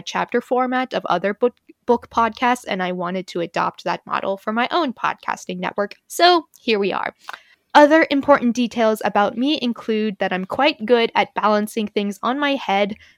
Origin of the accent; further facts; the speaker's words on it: Oregon, United States; now in Indiana, United States; I was originally from Oregon, but traveled to the East Coast for college. I've studied abroad in Egypt, Turkey, Morocco, lots of places. So finally, I've come to settle in Indiana.